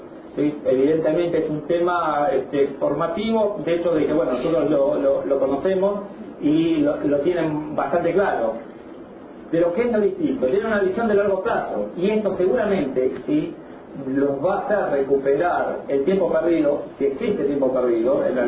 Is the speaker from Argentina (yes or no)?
yes; Argentina; está en parte de nuestro ADN analizar proyectos como argentinos de corto plazo